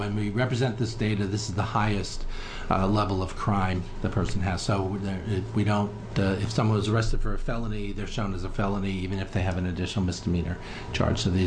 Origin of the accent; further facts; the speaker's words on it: Ireland; I'm Irish, so I can talk all day.